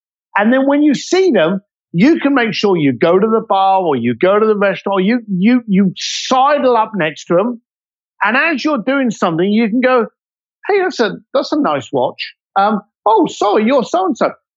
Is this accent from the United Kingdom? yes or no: yes; London, United Kingdom; I'm a bricklayer from East London that went from working on the door to becoming a concierge